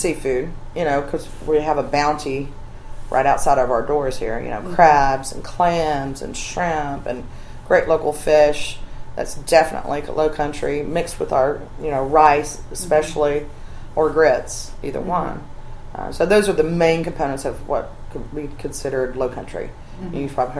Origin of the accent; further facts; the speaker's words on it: Alabama, United States; I grew up in Alabama.